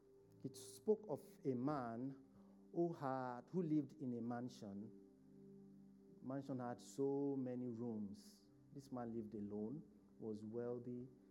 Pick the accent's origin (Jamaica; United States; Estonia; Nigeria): Nigeria; If you go to my country, Nigeria, let me say much.